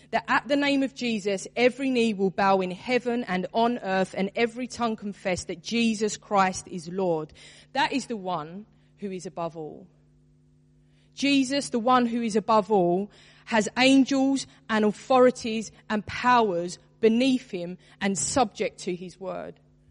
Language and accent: English; Bethnal Green, London, United Kingdom; I'm from Bethnal Green. I was born here. I lived here. I grew up here. I work here. Bethnal Green is actually a part of who I am.